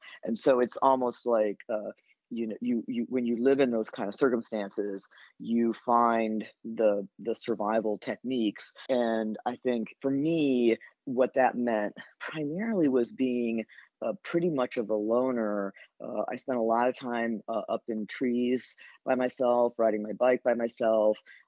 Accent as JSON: {"language": "English", "town": "Elkhart", "region": "Indiana", "country": "United States", "tie": "born or raised there", "said": "Growing up in Elkhart, I grew up in primarily an Italian family. My mom's a first generation Italian, and so and that had the strongest influence."}